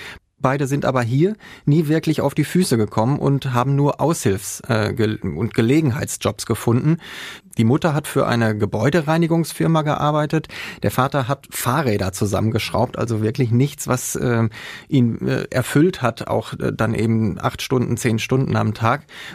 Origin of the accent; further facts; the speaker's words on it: Herne, North Rhine-Westphalia, Germany; Ich bin aus Herne.